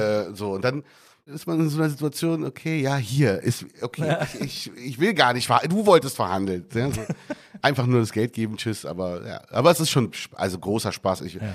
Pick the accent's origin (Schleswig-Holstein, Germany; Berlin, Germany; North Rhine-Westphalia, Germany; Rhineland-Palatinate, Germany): Berlin, Germany; Ich bin Berliner, da kenne ich mich wirklich aus und da kann mir auch keiner was vormachen.